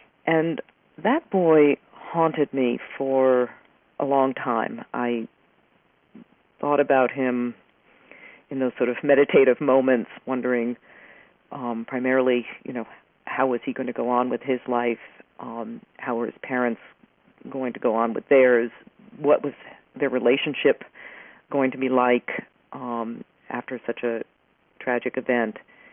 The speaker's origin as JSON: {"language": "English", "town": "Oneonta", "region": "New York", "country": "United States", "tie": "born or raised there", "said": "And an actual event happened in my hometown of Oneonta, at least 10 years ago"}